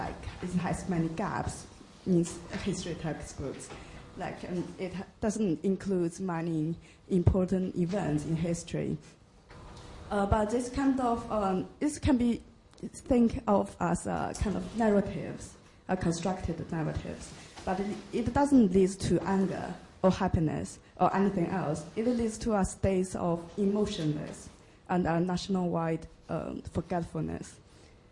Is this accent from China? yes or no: yes; China; English is a second language; I come from China, so I would like to raise a question about how narratives can lead to emotionless.